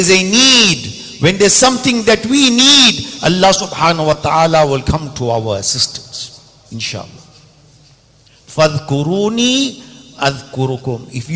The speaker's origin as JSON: {"language": "English", "country": "South Africa", "tie": "born or raised there", "said": "I am here present in South Africa, in my hometown."}